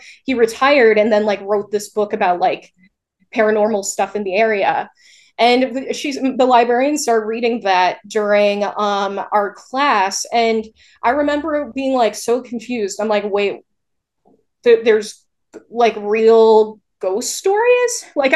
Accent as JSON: {"language": "English", "town": "Saratoga Springs", "region": "New York", "country": "United States", "tie": "born or raised there", "said": "So I was raised in Saratoga Springs, New York. It's, for people who don't know, it's like 45 minutes north of Albany. So it's kind of like the capital region of upstate."}